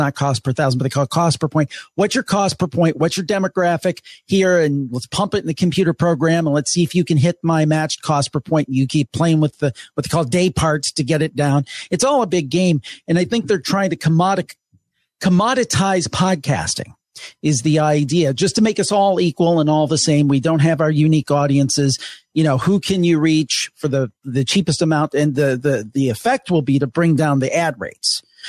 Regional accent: Cleveland, Ohio, United States; and I'm from Cleveland too.

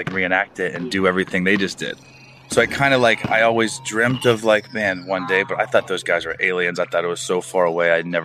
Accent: Orlando, Florida, United States; So my whole life, I grew up in Orlando, Florida. I was the youngest of four boys.

